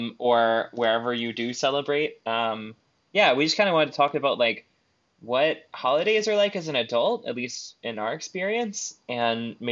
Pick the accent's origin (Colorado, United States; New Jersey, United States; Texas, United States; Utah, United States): Texas, United States; growing up in Texas, like the high holy days were Easter, Thanksgiving, and Christmas.